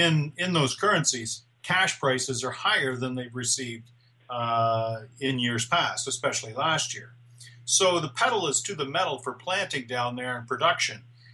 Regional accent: Canada; So the optics for me as a Canadian farmer is that the cash prices that I'm receiving for my grain is actually higher than last year.

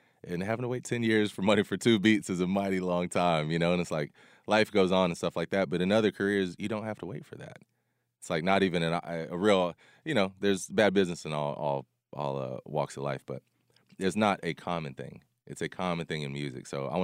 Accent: Atlanta, Georgia, United States; I grew up downtown in Atlanta, and I was like, you know, a Mexican kid, you know, around mostly black people.

